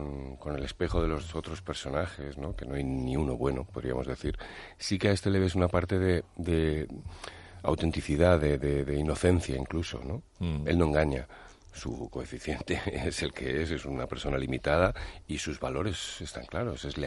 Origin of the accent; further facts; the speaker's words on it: Valencia, Valencian Community, Spain; yo soy valenciano, soy de un barrio más o menos parecido al Cabañal hace unos años y yo he conocido a estos tipos.